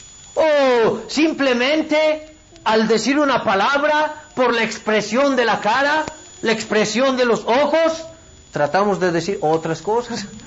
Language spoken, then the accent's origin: Spanish; Mexico; Ahora, estamos aquí en México, ¿no? Somos mexicanos y celebramos el 16 de septiembre.